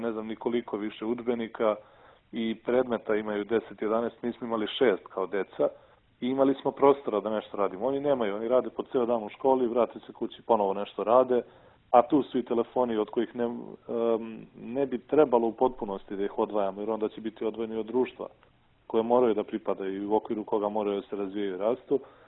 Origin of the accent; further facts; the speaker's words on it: Serbia; ja sam jel, Srbin pravoslavac